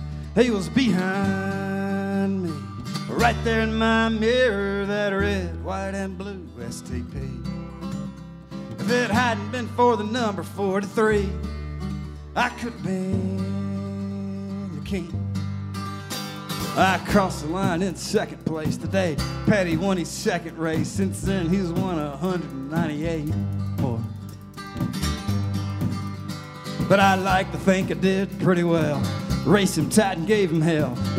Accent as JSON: {"language": "English", "town": "Martinsville", "region": "Virginia", "country": "United States", "lives_now": "Nashville, United States", "said": "We're from Martinsville, Virginia, originally, before we moved to Nashville."}